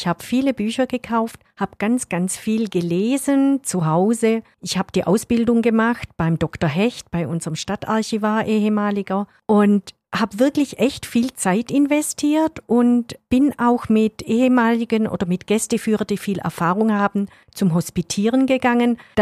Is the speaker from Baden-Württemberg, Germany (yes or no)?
yes; Spaichingen, Baden-Württemberg, Germany; Dann rüber in meine Heimat nach Speichingen.